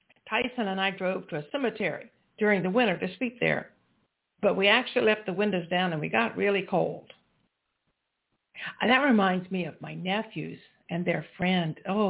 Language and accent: English; Walterboro, South Carolina, United States; This was in my hometown of Walterboro, South Carolina, which hasn't grown much in about 300 years. It's still a very small town, mostly farming community.